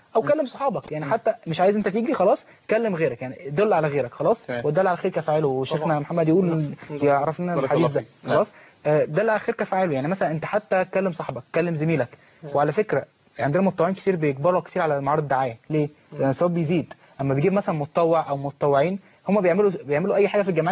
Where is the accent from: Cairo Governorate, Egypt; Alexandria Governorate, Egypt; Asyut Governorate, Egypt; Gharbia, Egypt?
Alexandria Governorate, Egypt; Alexandria; عندنا في اسكندريه فعلا بننزل اكبر نادي عندنا في مصر